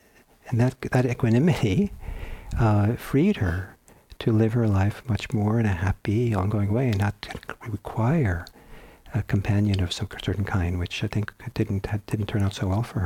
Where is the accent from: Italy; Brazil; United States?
Italy; When I was in growing up in Italy, I loved walking through the parks